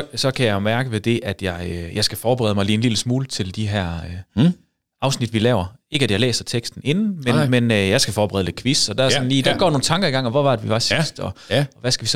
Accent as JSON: {"language": "Danish", "region": "West Jutland", "country": "Denmark", "said": "Jeg er jo vestjyde"}